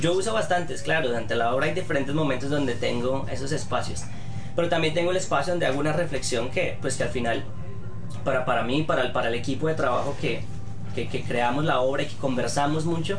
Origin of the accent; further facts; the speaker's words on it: Colombia; cómo yo me siento como colombiano, como compatriota